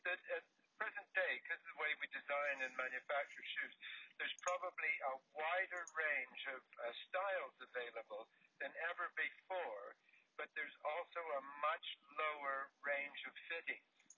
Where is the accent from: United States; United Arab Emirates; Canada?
Canada; I grew up in Canada, as you might be able to tell.